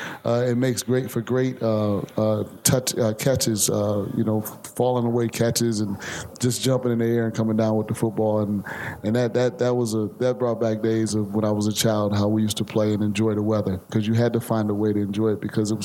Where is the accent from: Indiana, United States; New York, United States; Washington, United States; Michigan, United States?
New York, United States; Buffalo; it reminded me of growing up in Buffalo. We played like that. We played in that snow